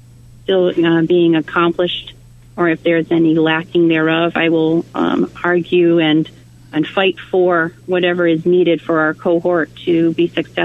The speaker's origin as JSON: {"language": "English", "region": "Rhode Island", "country": "United States", "said": "I was from Rhode Island, and I was going to college."}